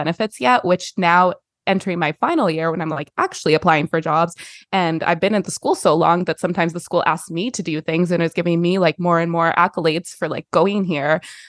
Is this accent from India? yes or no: no; Canada; now in United States; because, like, I'm Canadian.